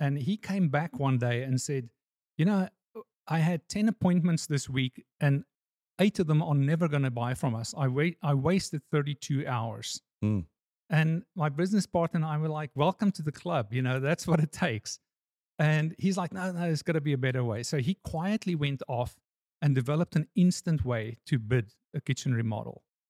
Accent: South Africa; So I grew up in South Africa, learned to do photography professionally at age 13, went into the army.

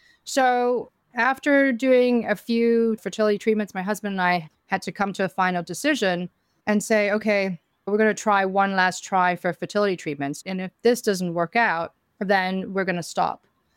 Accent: Hong Kong; I grew up in Hong Kong

